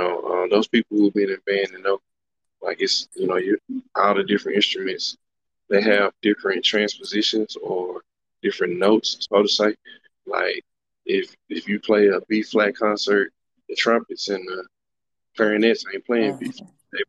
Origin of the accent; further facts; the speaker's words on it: Dallas, Texas, United States; And I'm born and raised in Dallas. Went to South Oak Cliff High School.